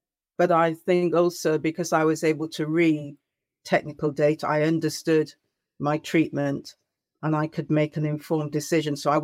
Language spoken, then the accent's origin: English; Yorkshire and the Humber, United Kingdom; born there; I was born in Yorkshire and I returned.